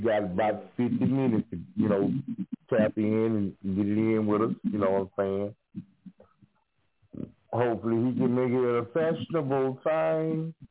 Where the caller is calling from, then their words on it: Texas, United States; Texas. I'm in the land of the South.